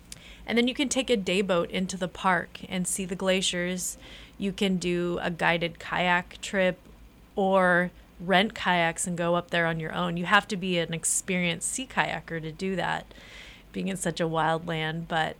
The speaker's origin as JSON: {"language": "English", "town": "Seattle", "region": "Washington", "country": "United States", "tie": "born or raised there", "said": "No, I was raised in Seattle, Washington. Oh. And lived there till I was about 18."}